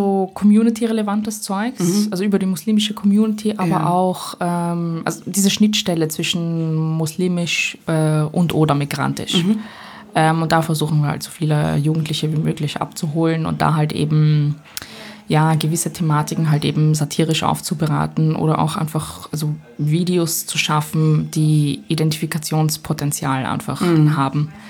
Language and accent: German; Vienna, Austria; now in Berlin, Germany; Bin 26 und wie man vielleicht gerade hört oder vielleicht noch raushören wird, bin ich aus Wien, aus Österreich. Und seit ein paar Monaten hier in Berlin.